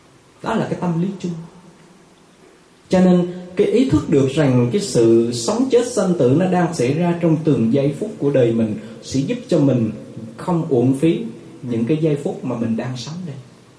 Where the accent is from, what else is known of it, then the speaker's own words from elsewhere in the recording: Binh Dinh, Vietnam; Cách đây vài tháng ở tại Bình Định, quê hương chúng tôi đó, ở tại thành phố Quy Nhơn đó